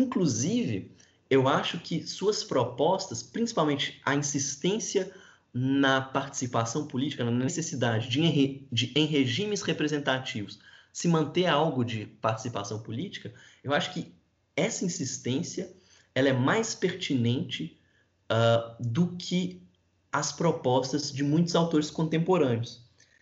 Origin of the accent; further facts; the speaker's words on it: Brazil; Talvez porque eu sou brasileiro, né?